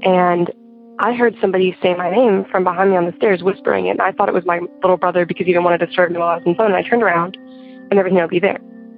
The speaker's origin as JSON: {"language": "English", "region": "Arkansas", "country": "United States", "said": "I'm from Arkansas, and I am 17 years old"}